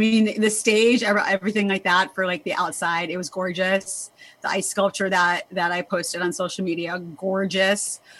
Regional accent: Chicago, Illinois, United States; So like, I thought like, well, I mean, I'm from Chicago

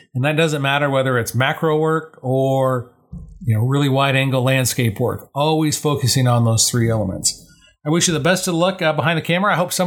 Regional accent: Colorado, United States; I grew up in Colorado. We used to go to Red Rocks all the time.

